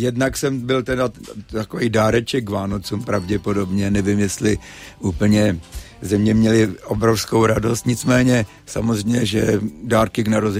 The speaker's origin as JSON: {"language": "Czech", "region": "Prague", "country": "Czechia", "tie": "born or raised there", "said": "Já jsem Pražák, rodilej Pražák. I když rodiče jsou původem z Moravy."}